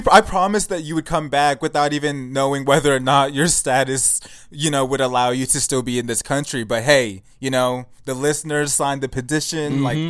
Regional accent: United States; I was born and raised in America.

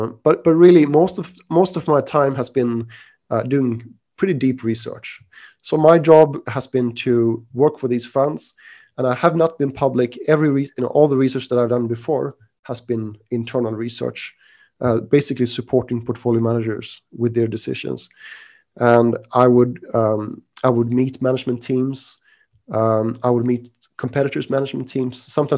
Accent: Sweden; moved away as an adult; also born or lived in London; now in Singapore; But I'm originally from Sweden in Scandinavia, and I guess I can go back a little bit further. But I'm basically Swedish from the beginning

